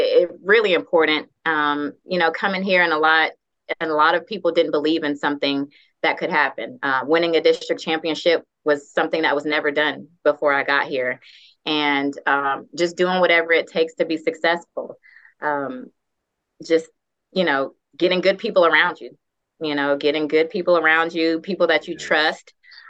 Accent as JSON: {"language": "English", "town": "Houston", "region": "Texas", "country": "United States", "said": "I'm from Houston, Texas. I've never seen snow before."}